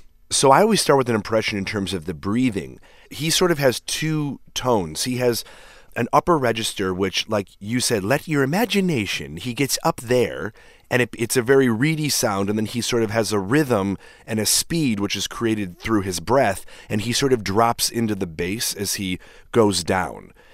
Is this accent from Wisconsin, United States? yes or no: no; Chicago, Illinois, United States; That's what we listened to my entire time growing up. I'm from Chicago. And so we listened to NPR.